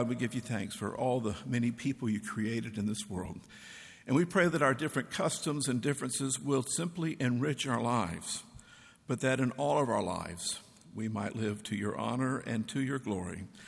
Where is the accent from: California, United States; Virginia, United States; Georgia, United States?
Georgia, United States; Decatur; also born or lived in Burnett, Texas; When I was a child growing up at a little church in Decatur, Georgia, and I always preface that, I was born in Burnett, Texas. My grandparents were born here. My grandparents were born. I am a native Texan to the core, but we were missionaries in Georgia for 7 years.